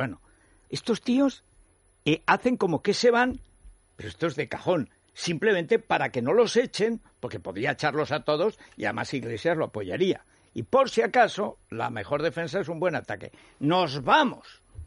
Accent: Aragon, Spain; yo soy aragonés

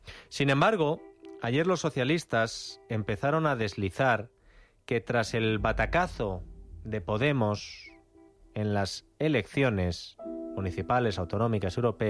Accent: Spain; yo también vivo aquí y soy tan español como ustedes.

